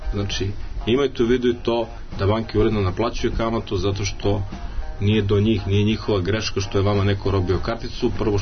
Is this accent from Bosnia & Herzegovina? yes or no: no; Serbia